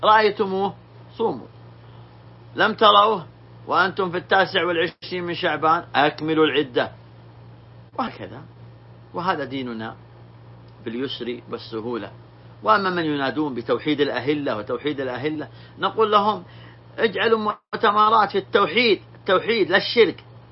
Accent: Saudi Arabia; نحن ولله الحمد في بلادنا المملكة العربية السعودية

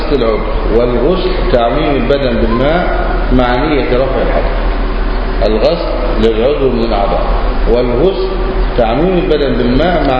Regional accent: Egypt; المشتهر عندنا في مصر الكوع إلى الكوع،

